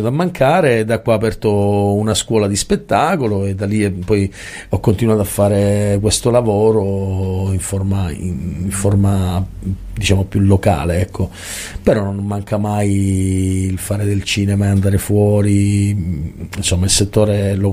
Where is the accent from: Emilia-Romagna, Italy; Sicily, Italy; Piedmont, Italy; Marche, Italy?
Sicily, Italy; Messina; also born or lived in Milan; Non è stato facile per me lasciare Milano e tornare a Messina, però mi mancava anche la mia terra che comunque, come dire, noi siamo come delle arance siciliane rosse